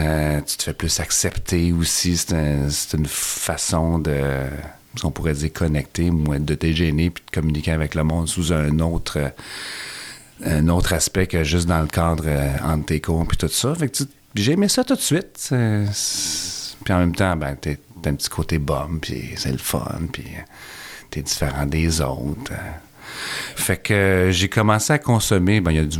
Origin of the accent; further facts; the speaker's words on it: Sainte-Julie, Quebec, Canada; J'ai grandi à Sainte-Julie.